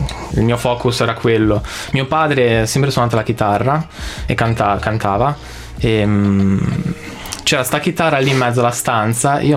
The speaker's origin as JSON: {"language": "Italian", "region": "Liguria", "country": "Italy", "said": "Deledda è la via dove abitavo prima. Io sono ligure, abitavo a Loano, in provincia di Savona"}